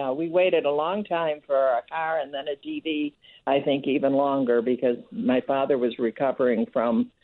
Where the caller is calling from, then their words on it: Dallas, Texas, United States; You know, I'm calling you from Dallas, Texas.